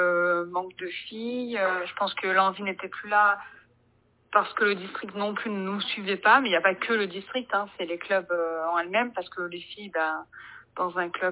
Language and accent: French; Beauregard, France; Moi-même, je suis native de Beauregard depuis toute petite.